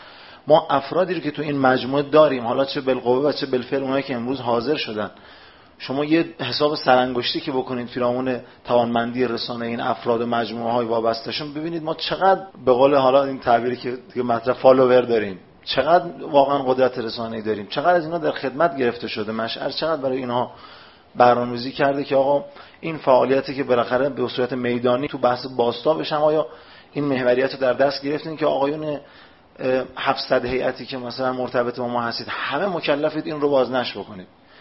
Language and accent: Persian; Khuzestan, Iran; بنده بچه خوزستان هستم و از نزدیک بسیار از این مسائل رو شاهد بودم